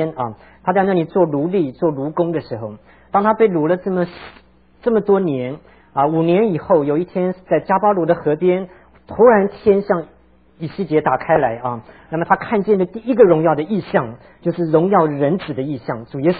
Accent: Tainan, Taiwan; 我们小的时候在台湾的这个也不叫乡下，就住在安平。那么从台南到安平中间有一个坟墓区啊

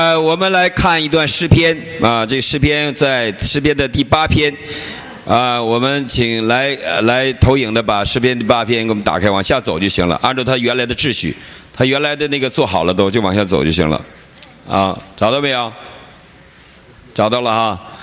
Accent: China; born there; 我们生在中国，为什么要生在中国呢生在一个我生在那个年代是生下就挨饿的年代60年代62年挨饿，我那时候已经记事了

